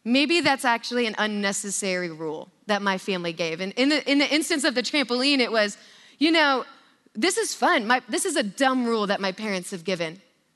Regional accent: Stillwater, Oklahoma, United States; But I grew up in Stillwater, Oklahoma, and at that time, there was not a lot of things to do for fun.

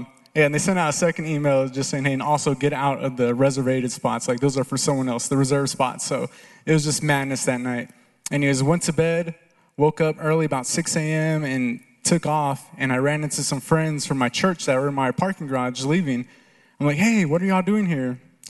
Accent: El Paso, Texas, United States; I'm from El Paso, it's all dirt out there, so I'm thinking, we don't have these storms, it's usually dust storms

